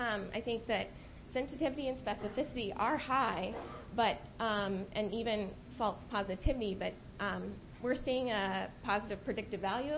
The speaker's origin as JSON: {"language": "English", "region": "Virginia", "country": "United States", "said": "from Virginia, and this is probably for either Rocky or Steve."}